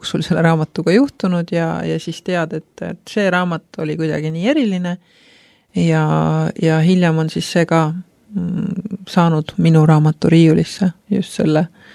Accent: Kernu, Harju County, Estonia; Ma olen pärit Harju maalt väikesest Kernu külast

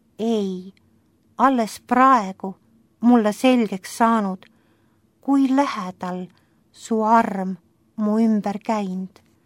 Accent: Haapsalu, Lääne County, Estonia; Kasvasime üles iseseisva Eesti aateliste noortena.

